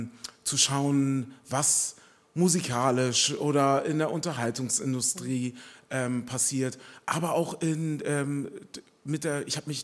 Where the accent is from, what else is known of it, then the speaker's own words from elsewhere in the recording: Germany; born there; ich bin in den 80ern in Deutschland geboren